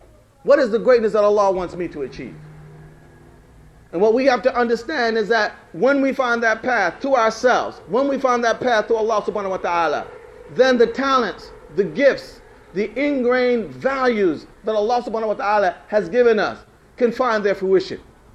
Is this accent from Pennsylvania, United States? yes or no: yes; Philadelphia, Pennsylvania, United States; I'm originally from Philadelphia. That's on the East Coast of America.